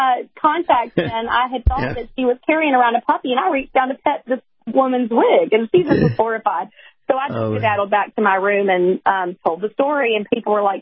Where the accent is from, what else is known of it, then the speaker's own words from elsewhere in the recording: Alabama, United States; so I was living in Florida at the time, but I was born and raised in Alabama, and we did make our way back here after that video.